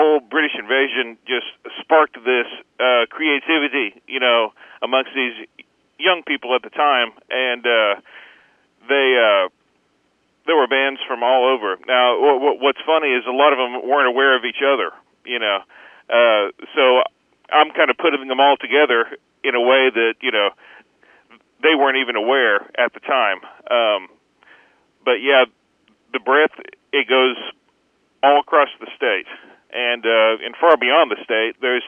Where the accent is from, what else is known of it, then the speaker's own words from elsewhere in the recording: Jacksonville, United States; I found a record from my hometown of Jacksonville